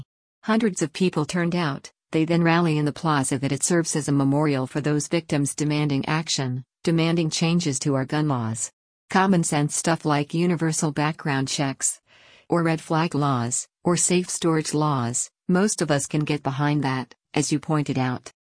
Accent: El Paso, Texas, United States; In El Paso, my hometown, our kids will be returning to school in 17 days.

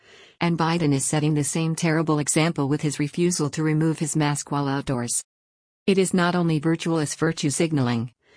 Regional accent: North Carolina, United States; Much better than my home state of North Carolina where an indoor mask mandate is still in place.

